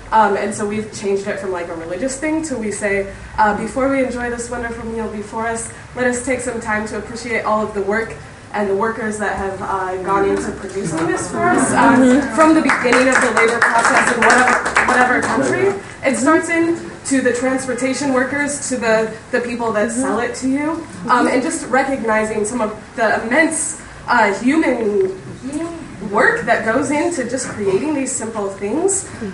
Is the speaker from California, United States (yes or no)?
yes; San Francisco, California, United States; I'm from San Francisco.